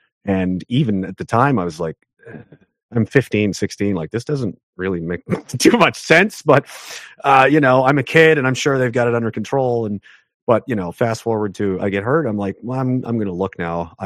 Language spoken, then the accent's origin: English; Canada; I wasn't there. I'm Canadian, you know